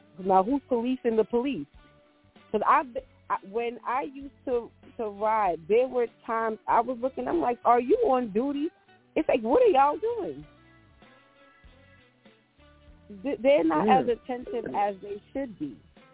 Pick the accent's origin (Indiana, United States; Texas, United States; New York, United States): New York, United States; And as a New Yorker, I'm always observing.